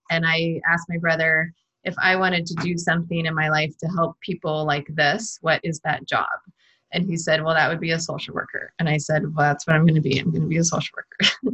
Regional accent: Davis, California, United States; moved away as an adult; also born or lived in Berkeley / St. Louis; No, I grew up in Northern California in Davis and moved to Oregon about 20 years ago after having gone to college in Southern California and then living in Berkeley and then living in St. Louis.

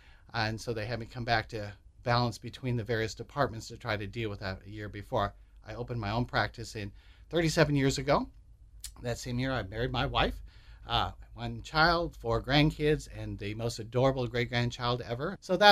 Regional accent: Fremont, United States; I promised my wife 30 years ago, she moved to my hometown of Fremont, that she could live in a place where she could be safer in her own home

